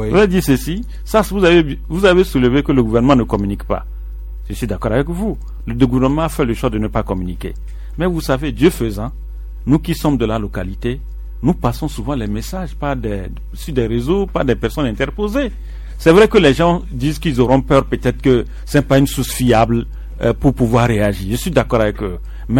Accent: Dapaong, Savanes, Togo; c'est pas parce que je suis de Dapaon que je le dis

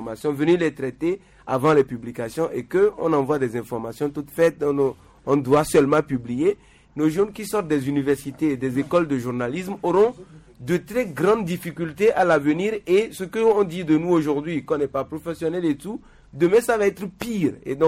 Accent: Togo; nous sommes journalistes, nous sommes Togolais.

